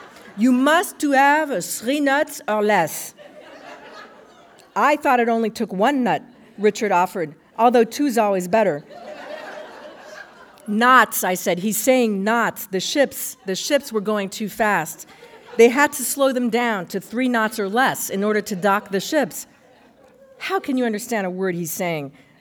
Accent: Paris, Île-de-France, France; When I was growing up in France in the 60s, the war was still strong in everybody's mind. There were whispers among the shop owners on the Île Saint-Louis, where I grew up

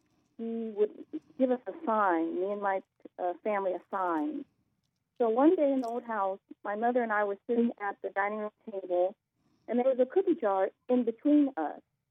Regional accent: Akron, Ohio, United States; I'm from Akron, Ohio.

